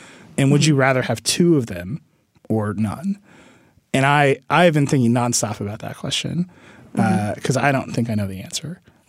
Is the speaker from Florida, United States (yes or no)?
no; Wisconsin, United States; And like in my home state of Wisconsin, they're calling it the Wiscon Valley